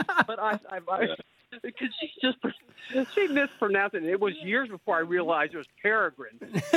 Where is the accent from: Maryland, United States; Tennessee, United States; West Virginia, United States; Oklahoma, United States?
Maryland, United States; I'm from Maryland, and she was from upstate New York.